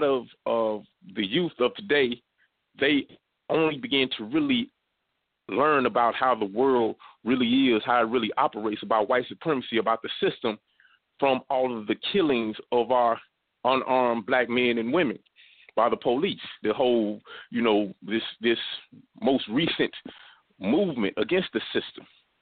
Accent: Mississippi, United States; Even though, you know, me growing up in Mississippi, I you know, there's certain things that were just obvious, certain things we just knew.

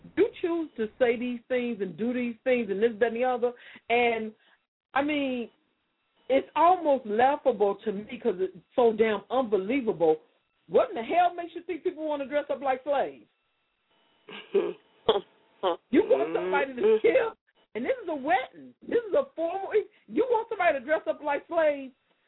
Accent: the South, United States; born there; I was born in the South.

